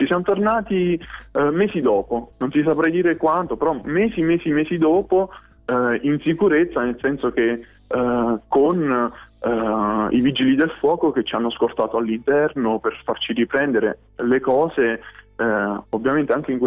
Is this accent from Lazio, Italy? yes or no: yes; Monte San Giovanni Campano, Lazio, Italy; now in Pesaro, Italy; Io originario sono di un piccolo paesino in provincia di Frosinone, si chiama Monte San Giovanni Campano